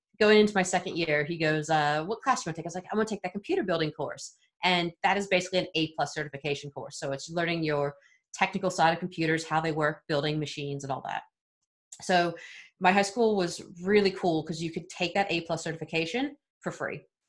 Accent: Washington, District of Columbia, United States; moved away as an adult; also born or lived in Louisville, Kentucky; now in United Kingdom; I've been in the UK for about 7.5 years now. But I grew up in the US. So my parents were divorced. I grew up in Washington, D.C., and then my dad moved to Louisville, Kentucky. So that was just a major cultural shift.

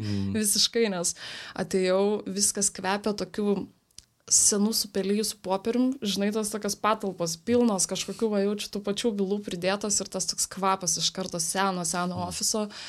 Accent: Nida, Klaipėda County, Lithuania; aš pati iš Nidos

